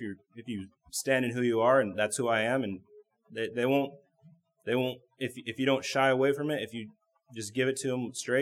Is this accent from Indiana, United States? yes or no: yes; Chesterton, Indiana, United States; I've known guys back home, not so much here, but I'm from Chesterton, Indiana. Where Indiana is a big Bible Belt over there.